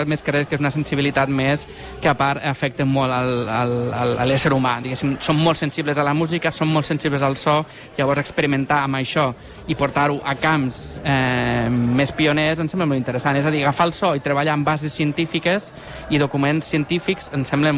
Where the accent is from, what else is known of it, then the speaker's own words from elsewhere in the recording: Mollerussa, Catalonia, Spain; som de Mollerussa, de poble